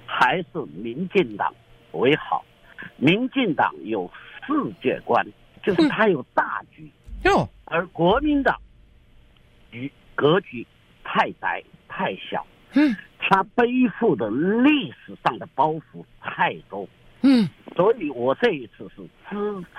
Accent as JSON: {"language": "Chinese", "country": "China", "said": "那个我是从大陆来的"}